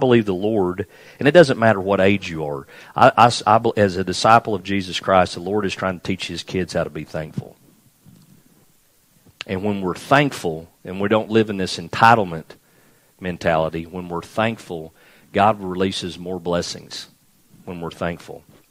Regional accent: United States; Just, you know, I'm an American. I live in a great nation.

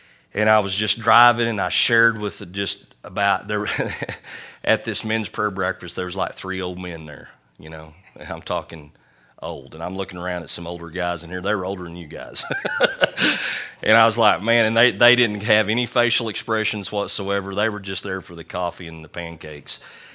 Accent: Leedy, Oklahoma, United States; we planted the church here in Leedy, my hometown.

